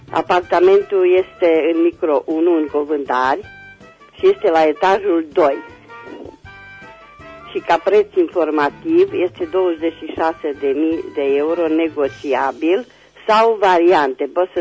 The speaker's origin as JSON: {"language": "Romanian", "town": "Reșița", "region": "Caraș-Severin", "country": "Romania", "said": "sunt din Reșița"}